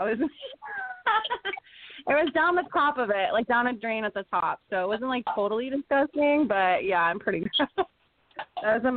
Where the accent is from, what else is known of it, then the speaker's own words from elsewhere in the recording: Arizona, United States; we're from Arizona. Like, that's where we grew up.